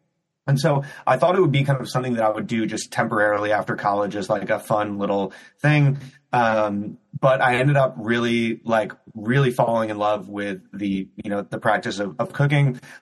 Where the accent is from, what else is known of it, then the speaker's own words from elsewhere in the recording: Cleveland, Ohio, United States; In terms of my background and story, so I grew up in Cleveland, Ohio.